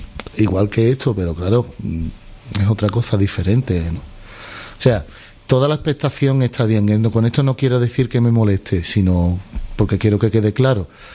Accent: Lebrija, Andalusia, Spain; Y hablando de la Semana Santa de Lebrija, de mi tierra, que por eso se me ha nombrado.

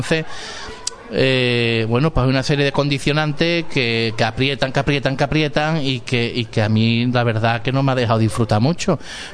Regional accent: Lebrija, Andalusia, Spain; es mi pueblo de Lebrija

